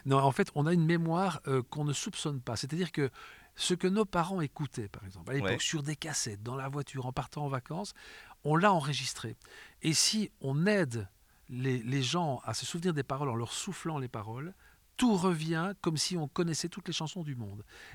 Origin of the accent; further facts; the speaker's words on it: Bruges, Flanders, Belgium; born there; Je suis né à Bruges.